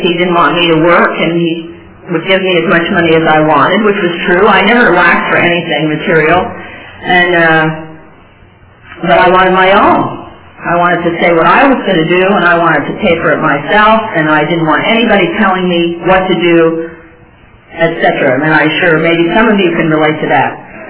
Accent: Montreal, Quebec, Canada; I grew up in Montreal. I was born there, grew up there.

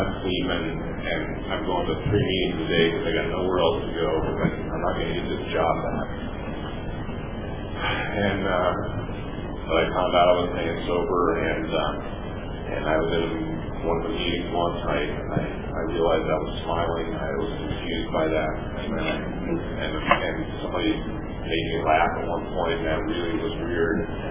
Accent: Ohio, United States; I grew up in Yemen, Ohio, in tornado country.

